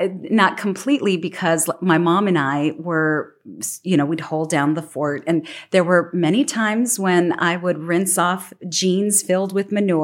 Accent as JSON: {"language": "English", "town": "El Paso", "region": "Texas", "country": "United States", "tie": "born or raised there", "said": "Beth, you know, I grew up in the Lower Valley in El Paso."}